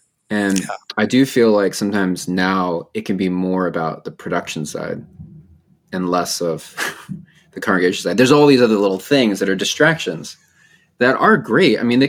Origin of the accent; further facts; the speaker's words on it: California, United States; I grew up in Southern California.